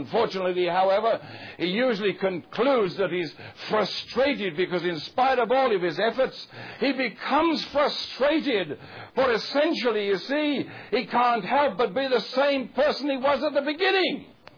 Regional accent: England, United Kingdom; I'm English. You very well know that I am. I can't be anything else because I'm an Englishman. The blood of an Englishman's in my veins.

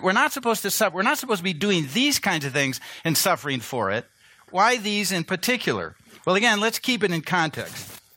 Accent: Chicago, Illinois, United States; I've got a friend who, because I'm from Chicago, thinks that we are all, you know, in the gangs with Al Capone or something like that.

